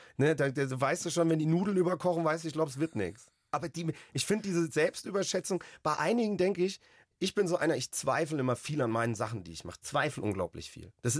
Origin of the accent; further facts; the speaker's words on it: Hesse, Germany; Ist toll auch als Hesse, wenn du Sprachschule kriegst